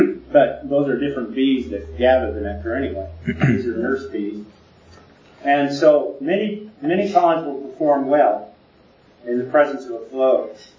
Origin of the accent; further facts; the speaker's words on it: California, United States; And I'm from California, so I hate saying that, but it's true.